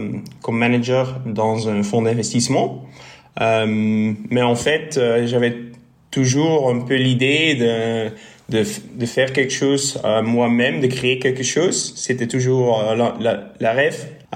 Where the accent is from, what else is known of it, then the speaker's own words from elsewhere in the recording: Bruges, Flanders, Belgium; French is a second language; also born or lived in Ghent / Brussels; je viens de la côté de Bruges d'origine. Et bon, j'ai fait mes études de droit à Gand. Et puis j'ai en fait travaillé et habité à Bruxelles. C'est pour ça que je parle un peu de français quand même.